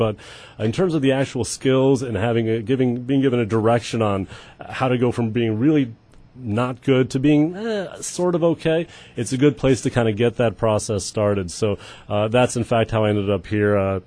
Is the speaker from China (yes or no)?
no; Midland, Michigan, United States; also born or lived in Moscow, Russia / Israel; I'm from Midland, Michigan is where I grew up. Which is true because I grew up there since I was in sixth grade.